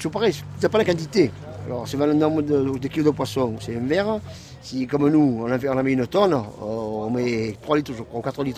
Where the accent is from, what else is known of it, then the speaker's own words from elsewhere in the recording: Marseille, Provence-Alpes-Côte d'Azur, France; Je suis marseillais, c'est pas la bouillabaisse. Bon, je suis atterri ici parce que je me suis marié ici.